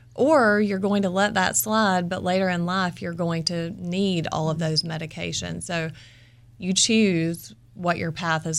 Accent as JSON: {"language": "English", "region": "Georgia", "country": "United States", "said": "And I'm from Georgia. So when I was 26, I competed in Miss Georgia USA"}